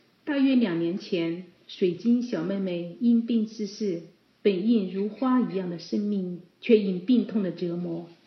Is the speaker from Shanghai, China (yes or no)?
no; Hubei, China; 在我的老家湖北，亲朋好友常常把逝者家属接到家里散心